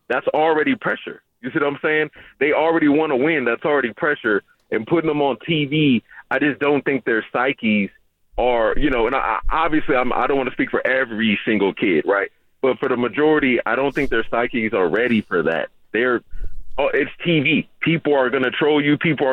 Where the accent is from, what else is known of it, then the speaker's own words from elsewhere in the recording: California, United States; And maybe it's because I'm from Hunters Point. I played ball there. I learned how to play.